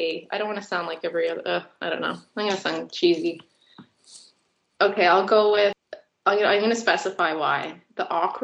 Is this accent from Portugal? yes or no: no; Canada; And I'm like, we're Canadian. Why do you have this accent?